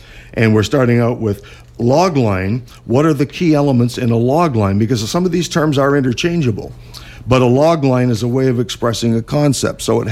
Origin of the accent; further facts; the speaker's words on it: Windsor, Ontario, Canada; Windsor. I grew up in Windsor.